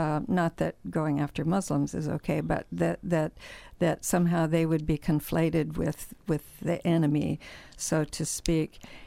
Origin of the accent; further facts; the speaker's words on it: Hermosa Beach, California, United States; moved away; also born or lived in Chicago; I was born in Chicago 6 months after Pearl Harbor, so I'm a war baby. My family moved out to Los Angeles or California. My father was working in the shipyards for the war effort. We lived in Hermosa Beach for my first 7 years